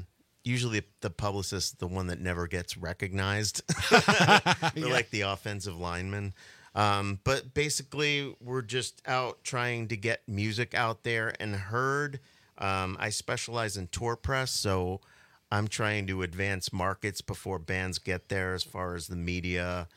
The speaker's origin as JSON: {"language": "English", "region": "New York", "country": "United States", "tie": "born or raised there", "said": "I grew up in on Long Island, New York, which is why I've got the Giants hat on."}